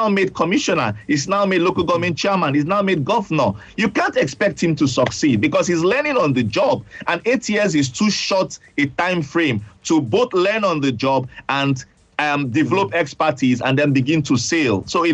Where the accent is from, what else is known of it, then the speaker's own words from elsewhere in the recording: Nigeria; It's like saying, because I'm a Nigerian child, I shouldn't eat my abado when I want to.